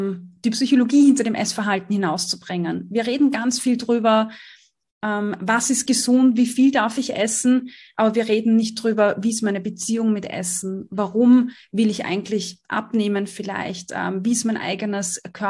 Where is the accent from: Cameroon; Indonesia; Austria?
Austria; Ich komme aus Österreich, genau.